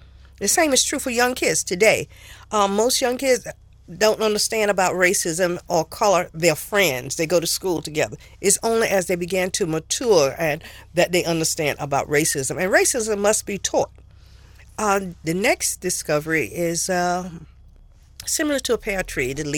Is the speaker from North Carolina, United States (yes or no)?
yes; North Carolina, United States; also born or lived in Missouri; I lived in Missouri for 4 years. So I understand about dialect and how different. As a Southerner, I'm from North Carolina.